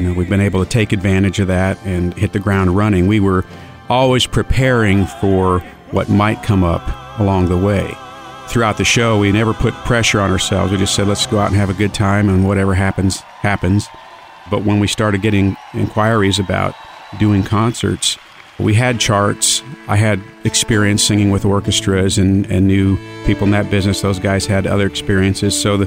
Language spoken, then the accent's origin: English; Waverly, Iowa, United States; Well, I grew up in Waverly, Iowa. Of course, my parents were both music teachers at Waverly High School and at Wartburg College.